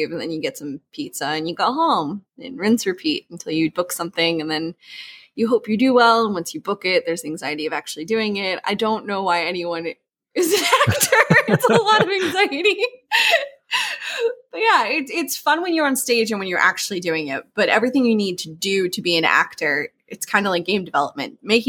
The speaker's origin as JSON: {"language": "English", "region": "New York", "country": "United States", "tie": "born or raised there", "also_born_or_lived": "Ireland", "said": "So I grew up in New York and in Ireland, and both of them are very heavy in the arts, especially in music and poetry and performing arts."}